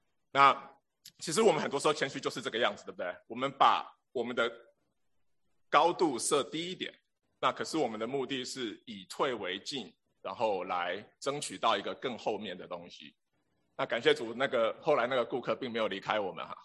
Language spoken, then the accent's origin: Chinese; Singapore; 我大概从新加坡来的。在我们的环境里面呢，从我们从小生长的环境里面